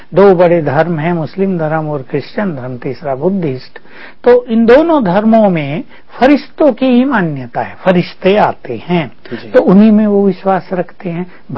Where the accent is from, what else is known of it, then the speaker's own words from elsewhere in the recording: North India, India; moved away; हम north India से हैं, दिल्ली से भी नॉर्थ में